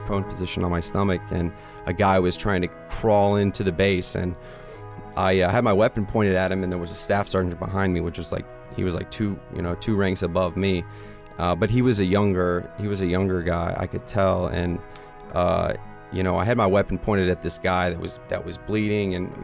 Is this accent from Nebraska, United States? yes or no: yes; Omaha, Nebraska, United States; I'm from Omaha, Nebraska.